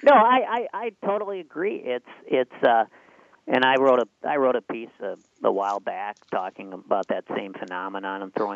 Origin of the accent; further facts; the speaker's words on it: Minnesota, United States; also born or lived in Chicago; Well, of course, I'm a Minnesotan, and you know, the only other city I've lived in, Chicago, where people were even less optimistic about their teams.